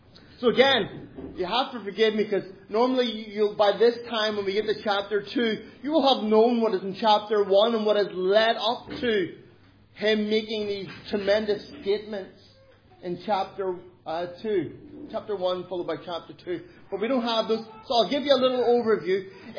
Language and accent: English; Ireland; Also, I'm Irish.